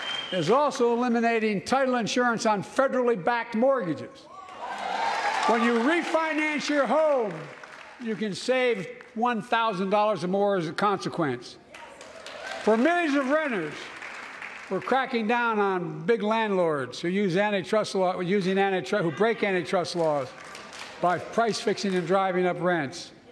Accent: Delaware, United States; I come from Delaware.

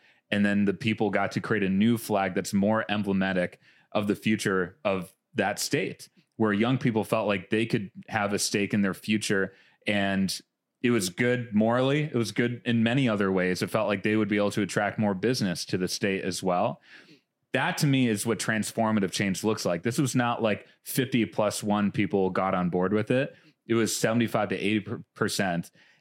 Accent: Midwest, United States; We're the people from the Midwest, the people who are like, who can bring that Midwestern voice.

